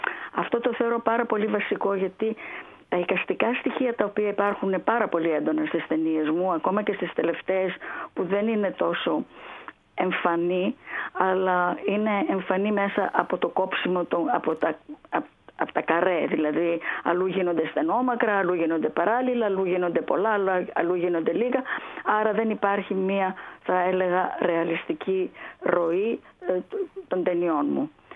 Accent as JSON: {"language": "Greek", "town": "Thessaloniki", "region": "Central Macedonia", "country": "Greece", "tie": "born or raised there", "said": "γεννήθηκα στη Θεσσαλονίκη, δηλαδή δεν το ξέρω, γι' αυτό λέω."}